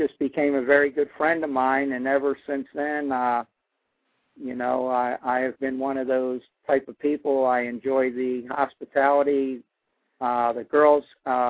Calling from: Florida, United States; I am calling from Florida.

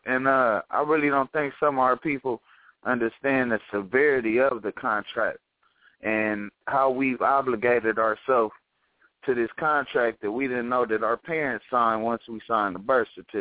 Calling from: Inglewood, California, United States; I'm calling from the Inglewood, California area.

